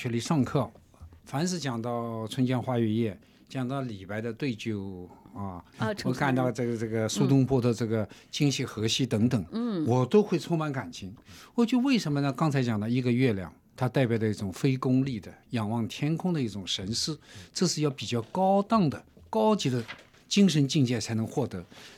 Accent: China

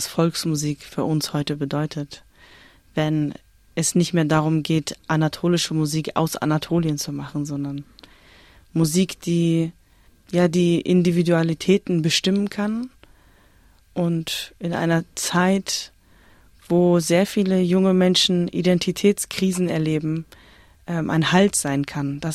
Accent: Hamburg, Germany; als Hamburgerin, die quasi in einem Stadtteil groß wird, wo die unterschiedlichen Kulturen eigentlich voneinander leben

